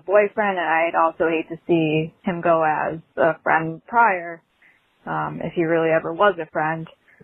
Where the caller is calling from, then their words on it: Connecticut, United States; I'm calling in from Connecticut.